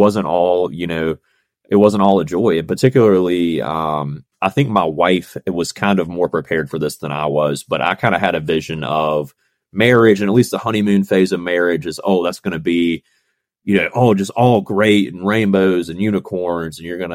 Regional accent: North Carolina, United States; So actually I'd heard about F3 from my hometown in North Carolina. It's a small little town.

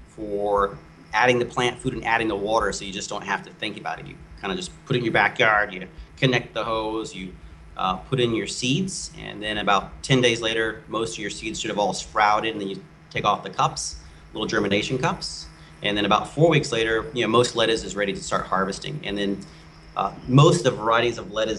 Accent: Mississippi, United States; I am born and raised in Mississippi and spent a lot of time on my grandfather's farm

